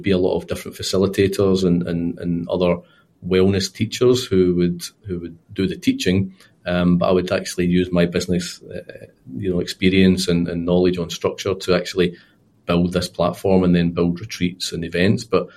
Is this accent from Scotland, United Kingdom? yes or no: yes; Scotland, United Kingdom; being Scottish and whiskey, it wasn't so easy to give up alcohol